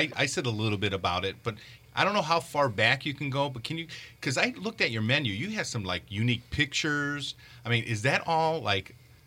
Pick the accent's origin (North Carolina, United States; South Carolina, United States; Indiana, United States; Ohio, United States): Indiana, United States; Etna; Which, Miller is a beautiful place. I grew up in Etna, so I basically grew up in Miller.